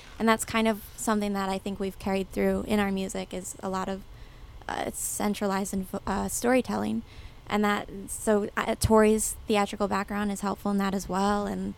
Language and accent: English; Rochester, New York, United States; So we were in, Noah, Isaac, and I grew up in Rochester, and the theater was called Words Players